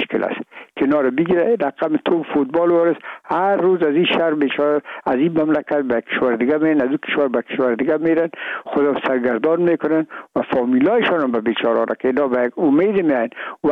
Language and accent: Persian; Afghanistan; ما افغان هستیم